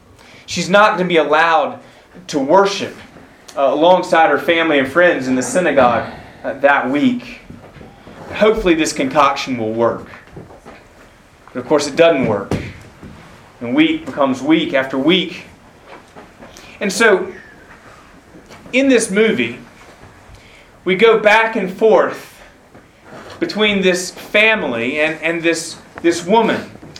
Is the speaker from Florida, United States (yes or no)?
yes; Jacksonville, Florida, United States; I'm from Jacksonville, Florida. The mountains there are not as big as they are here.